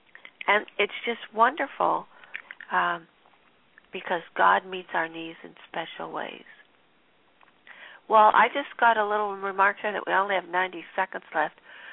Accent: California, United States; when I grew up here in California, hardly anybody was rich.

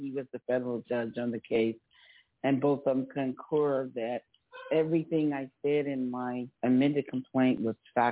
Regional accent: New York City, New York, United States; I'm from New York City.

